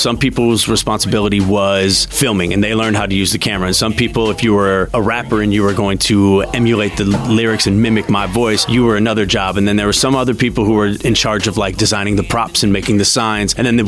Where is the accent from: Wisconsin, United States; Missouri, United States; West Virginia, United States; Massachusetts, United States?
Wisconsin, United States; Kenosha; I grew up in Kenosha, Wisconsin.